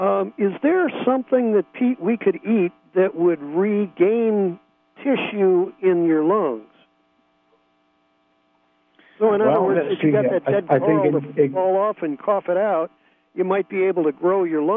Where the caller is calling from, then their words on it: San Francisco, California, United States; Oh, I'm actually calling you from down in San Francisco.